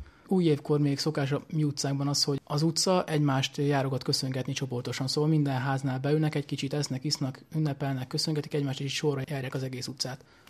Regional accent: Zakarpattia Oblast, Ukraine; first language Hungarian; now in Hungary; Szerettem volna az anyanyelven tanulni, ezért gondoltam, hogy Magyarország az pont megfelel, mivel magyar anyanyelvű vagyok. Igazából Beregszászban is van egy magyar nyelvű főiskola, de ott nem volt számomra megfelelő szak.

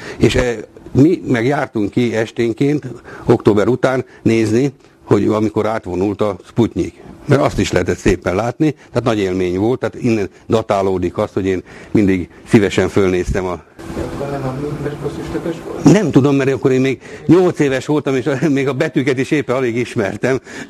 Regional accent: Kiskunfélegyháza, Bács-Kiskun, Hungary; Én 49-ben Kiskunfélegyházán születtem.

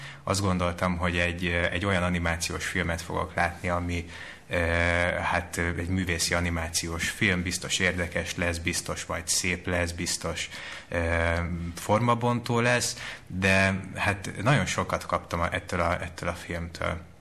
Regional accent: Budapest, Hungary; aki harmadik generációs budapesti vagyok

